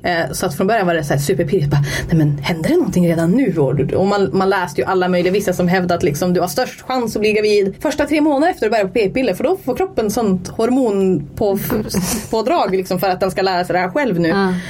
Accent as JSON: {"language": "Swedish", "town": "Vilhelmina", "region": "Västerbotten County", "country": "Sweden", "lives_now": "Umeå, Sweden", "said": "Och sen 2012, då flyttade jag till Umeå. För vi är från Vilhelmina egentligen, båda två. Och 2011, det är typ bra att man kan ha årtal. 2011 flyttade jag till Umeå för att börja plugga."}